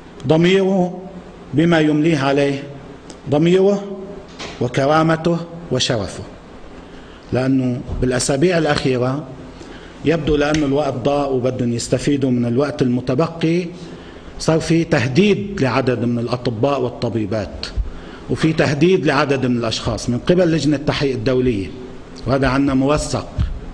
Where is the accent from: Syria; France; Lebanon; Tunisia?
Lebanon; هل يجوز أن نبقى كلبنانيين سواء كنا في مواقع الرئاسة أو الحكومة أو المجلس النيابي أو إدارات الدولة أو كشعب لبناني